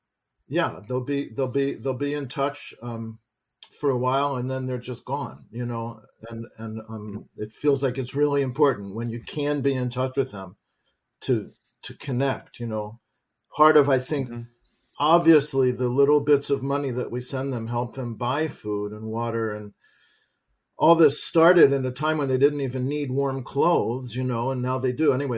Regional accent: United States; Okay, so I grew up in America in a very, you know, comfortable, reasonably easy life in the late 1960s.

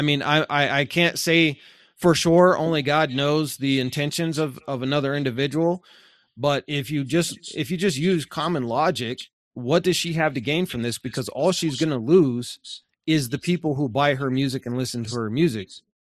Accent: United States; us growing up in the United States is you don't get information.

